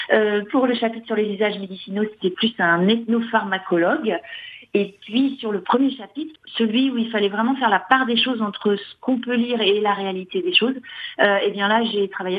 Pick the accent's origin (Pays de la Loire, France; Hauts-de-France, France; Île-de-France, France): Pays de la Loire, France; Nantes; moi je suis nantaise